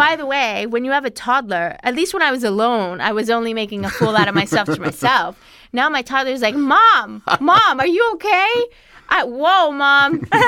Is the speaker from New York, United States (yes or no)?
yes; New York, United States; I grew up in New York. In New York, all you hear about is like scheduled C-section and a little tummy tuck and keep it moving, you know?